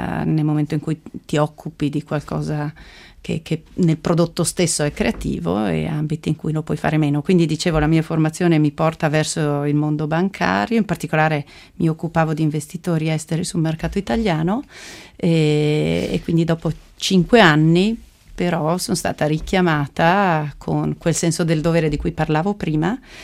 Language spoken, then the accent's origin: Italian; Vicenza, Veneto, Italy; born there; now in Milan, Italy; da milanese adottiva o adottata, perché appunto vicentina di nascita